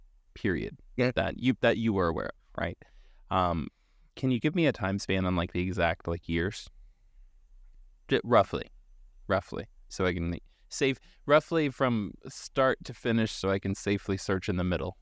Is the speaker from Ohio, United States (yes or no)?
yes; Ohio, United States; I grew up in Northwest Ohio, so yes.